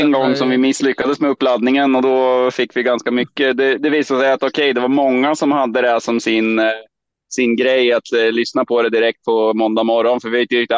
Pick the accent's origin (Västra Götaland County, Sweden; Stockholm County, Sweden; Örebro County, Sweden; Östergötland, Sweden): Östergötland, Sweden; accent: Östgötska; jag tycker inte att jag har så tydlig östgötska, men de flesta som lyssnar brukar ju tycka att det är väldigt östgötskt.